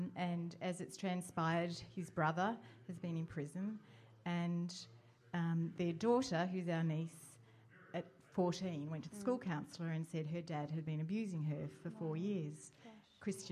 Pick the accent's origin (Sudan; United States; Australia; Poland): Australia; I'm Australian and my husband is Greek-Australian and we're both Anglican ministers.